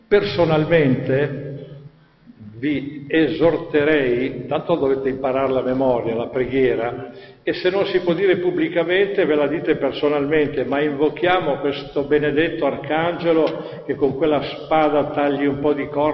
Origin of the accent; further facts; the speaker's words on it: Trentino-Alto Adige, Italy; Io vengo dall'Alto Adige, per cui là sono tutti bilingui.